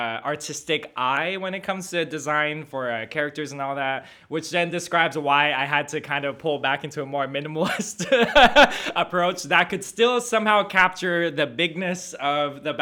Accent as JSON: {"language": "English", "town": "Las Vegas", "region": "Nevada", "country": "United States", "tie": "born or raised there", "said": "And I was raised in Vegas, and so that's just the land of everything extra, a lot of showmanship."}